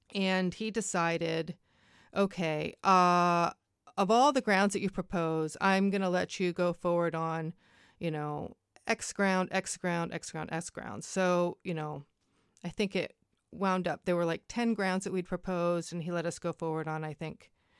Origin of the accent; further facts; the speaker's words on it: United States; I'm American and I'm used to the American system